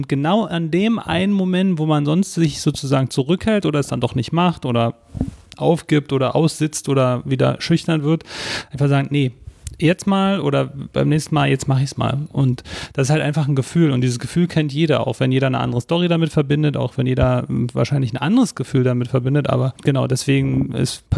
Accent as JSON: {"language": "German", "town": "East Berlin", "region": "Berlin", "country": "Germany", "tie": "born or raised there", "said": "wir sind beide aufgewachsen in Ostberlin, und ich habe auf jeden Fall auch noch ein bisschen was von der DDR mitbekommen."}